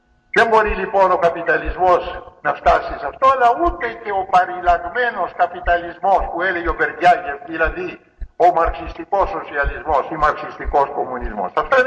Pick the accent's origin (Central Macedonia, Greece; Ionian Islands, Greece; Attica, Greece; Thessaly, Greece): Ionian Islands, Greece; Corfu; Και εμείς στην πατρίδα μου, εγώ είμαι Κερκυραίος